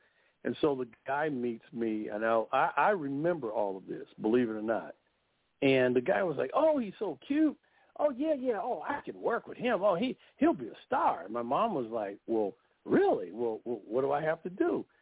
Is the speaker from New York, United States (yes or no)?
no; Long Beach, California, United States; I was just a little boy in a middle-class neighborhood growing up in Long Beach, California.